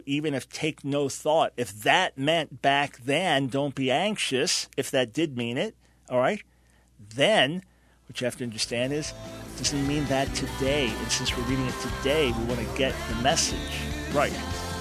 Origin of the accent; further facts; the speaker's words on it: New York, United States; Here I'm a New Yorker, living there.